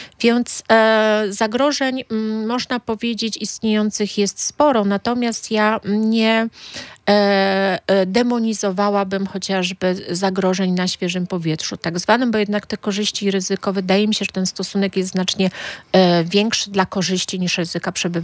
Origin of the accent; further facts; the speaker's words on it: Gdynia, Pomeranian Voivodeship, Poland; akurat jestem z Gdyni